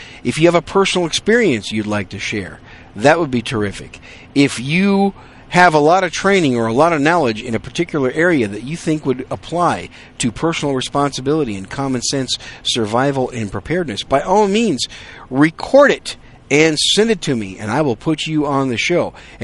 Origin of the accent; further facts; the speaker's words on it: Wisconsin, United States; also born or lived in New York City; now in San Antonio, United States; I was born in New York City, raised in Wisconsin. Now I live in the great state of Texas, the Alamo City in San Antonio.